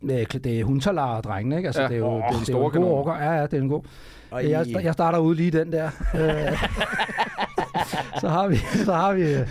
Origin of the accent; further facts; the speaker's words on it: Hvidovre, Capital Region of Denmark, Denmark; jeg er fra Hvidovre, skal måske lige nævnes.